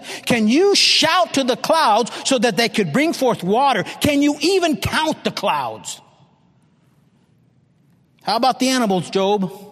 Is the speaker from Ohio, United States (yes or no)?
no; Oxford, Michigan, United States; I come from Oxford, Michigan. You heard of the Oxford High School shooting, my hometown.